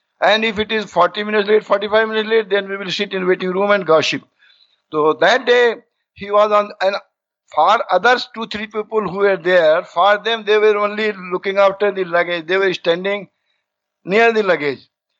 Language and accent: English; India; I said, I come from India.